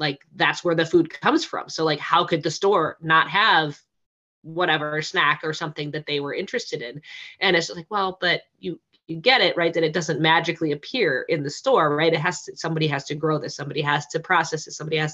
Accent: Iowa, United States; also born or lived in South Carolina; So I have grown up in the Midwest here in the U.S. I was born in South Carolina, but we moved back to Iowa when I was four, I think, or three.

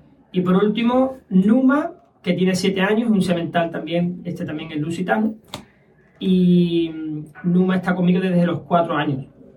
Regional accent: Medina Sidonia, Andalusia, Spain; Medina Sidonia, sí. Aquí nací.

